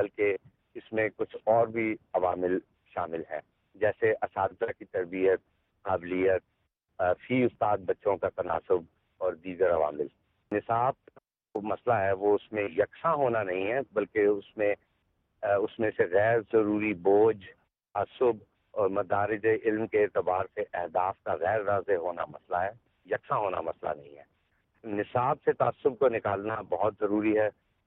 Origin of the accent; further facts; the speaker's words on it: Islamabad, Islamabad Capital Territory, Pakistan; now in New York, United States; اور میرا تعلق اسلام آباد سے ہے اوریجنلی, اور اس کے علاوہ نیو یارک میں پچھلی 2 دہائیوں سے ہوں.